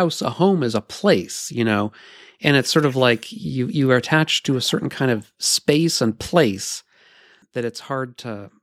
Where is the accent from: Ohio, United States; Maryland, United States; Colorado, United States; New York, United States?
New York, United States; I mean, I grew up in New York.